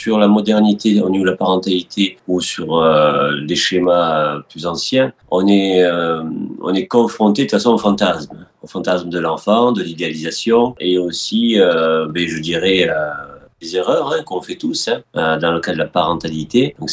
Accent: Occitanie, France; Moi, je suis arrivé en France à 4 ans avec mon frère et ma sœur. Et c'est vrai que j'ai grandi dans le Gard

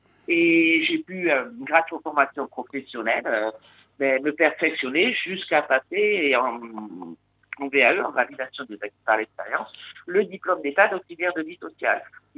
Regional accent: Nouvelle-Aquitaine, France; j'ai grandi dans le Bordelais.

